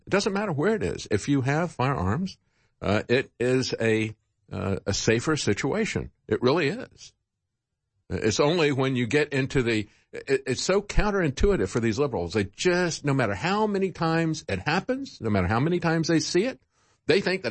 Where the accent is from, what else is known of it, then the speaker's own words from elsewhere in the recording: Virginia, United States; I'm not a Kentucky resident. I'm from Virginia.